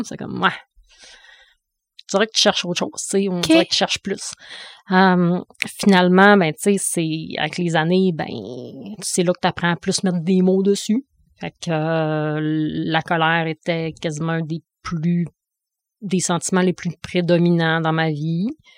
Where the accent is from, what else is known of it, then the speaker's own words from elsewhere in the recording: Saguenay, Quebec, Canada; also born or lived in Montreal; je viens du Saguenay. J'ai vieilli là jusqu'à un petit peu avant mes 20 ans. Puis je suis sortie 10 ans à Montréal faire mes études